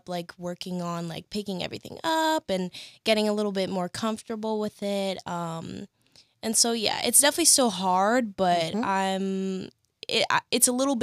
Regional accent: Acworth, Georgia, United States; I'm from Acworth, Georgia. I'm a sophomore psychology major at Spelman College.

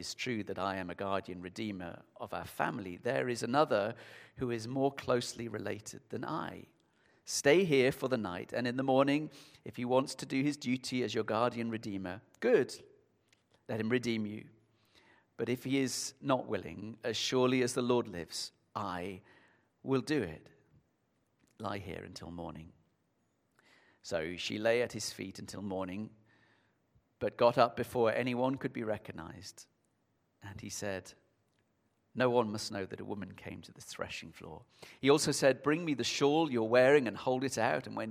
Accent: Sheffield, Yorkshire and the Humber, United Kingdom; maybe it's because I'm a city boy at heart, growing up in Sheffield.

